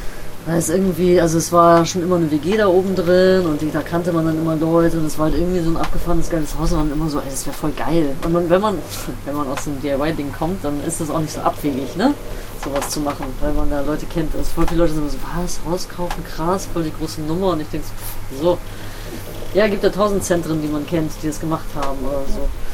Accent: Bremen, Germany; Also, ich komme aus Bremen-Nord, Blumenthal, da bin ich aufgewachsen, kennst du vielleicht, auch so ein abgehängter Stadtteil.

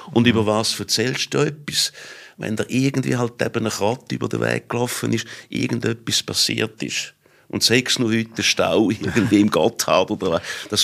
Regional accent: Thurgau, Switzerland; Also ich bin aus dem Thurgau ins Toggenburg Skifahren am Mittwochnachmittag

